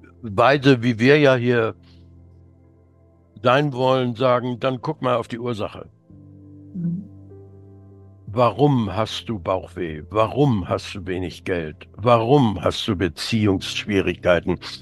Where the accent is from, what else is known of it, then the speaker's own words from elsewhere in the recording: Hamburg, Germany; born there; ich bin in Hamburg geboren.